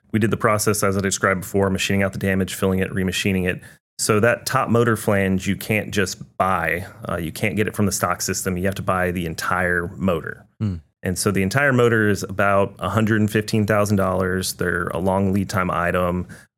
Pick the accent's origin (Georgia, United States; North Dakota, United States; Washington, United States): Georgia, United States; Atlanta; I am from Atlanta.